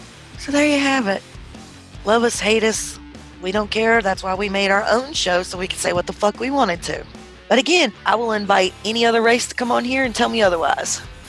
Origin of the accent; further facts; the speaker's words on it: the South, United States; I'm from the South. I know this. I know how it goes.